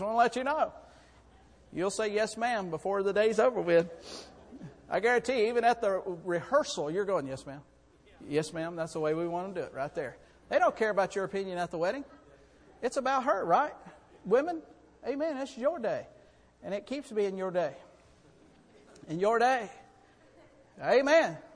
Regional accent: Florida, United States; also born or lived in Enterprise, Alabama; I was born in Alabama, raised in Alabama for part of my life, and then we moved to Florida for the most part of our life.

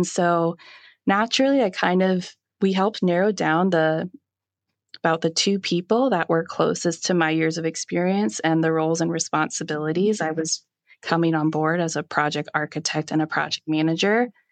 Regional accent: Chesapeake, Virginia, United States; I decided to go back to my hometown, which is the Chesapeake-Norfolk area of Virginia. We're in the southeast portion of the state

